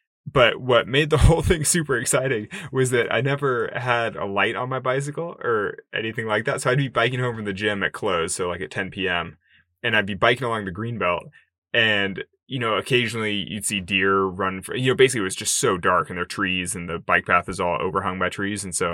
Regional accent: Sacramento, California, United States; when a climbing gym opened in Sacramento in my hometown, my parents took me

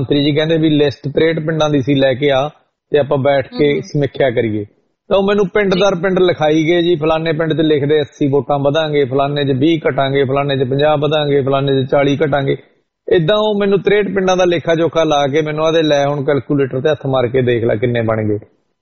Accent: Bathinda, Punjab, India; ਮੈਂ ਇੱਕ ਮਹਿਣਾ ਚੌਕ ਏਰੀਆ, ਬਹੁਤ ਮਸ਼ਹੂਰ ਏਰੀਆ ਬਠਿੰਡੇ ਦਾ, ਮੇਰਾ ਬਚਪਨ ਉੱਥੇ ਗੁਜ਼ਰਿਆ, ਮੈਂ ਰਿਹਾ ਉੱਥੇ ਤਕਰੀਬਨ ਗਲੀਆਂ 'ਚ ਖੇਡਿਆ ਪੜਿਆ।

